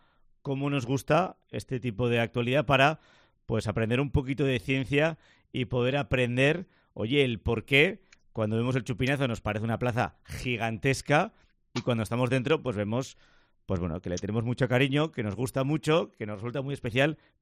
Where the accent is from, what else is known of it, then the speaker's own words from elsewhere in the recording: Pamplona, Navarre, Spain; quienes somos de Pamplona, evidentemente, la tenemos más vista